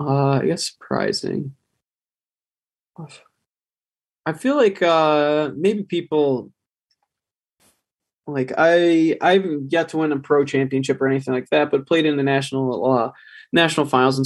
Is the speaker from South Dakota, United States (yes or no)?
no; Rochester, New York, United States; Growing up in God's country. It's the best place ever.